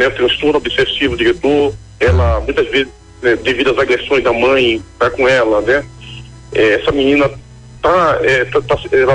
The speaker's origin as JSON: {"language": "Portuguese", "town": "Recife", "region": "Pernambuco", "country": "Brazil", "lives_now": "Brasília, Brazil", "said": "minha mãe é de Recife, eu sou de Recife também, mas estou em Brasília"}